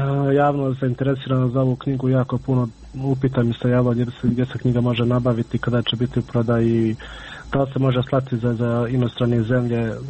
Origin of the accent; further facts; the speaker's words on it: Miljevina, Republika Srpska, Bosnia & Herzegovina; mi smo svi gore iz Miljevine